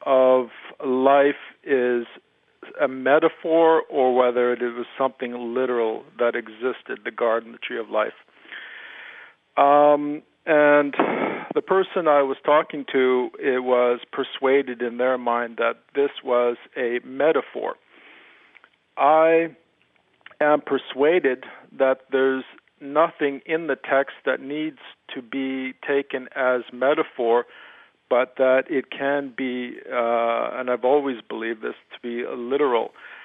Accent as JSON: {"language": "English", "country": "Canada", "said": "I'm another Canadian."}